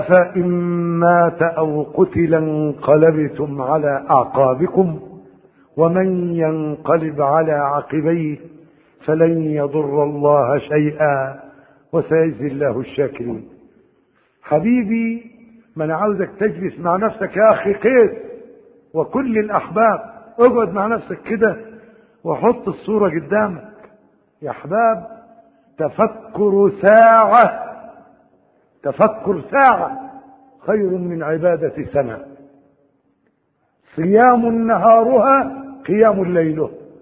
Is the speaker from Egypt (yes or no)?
yes; Egypt; في منطقة عندنا في مصر